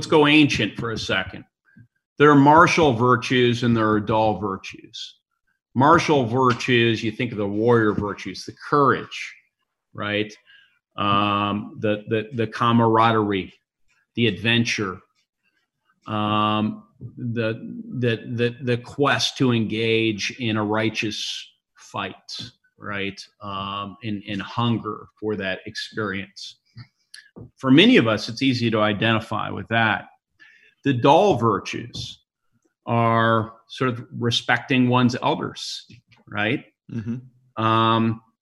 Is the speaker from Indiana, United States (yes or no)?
yes; Indiana, United States; You know, you came from New Jersey. I came from Indiana.